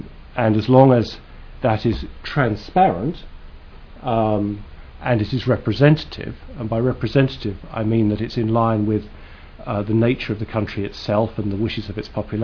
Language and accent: English; United Kingdom; accent: British; you can tell from my accent I'm British, so I perhaps have a European perspective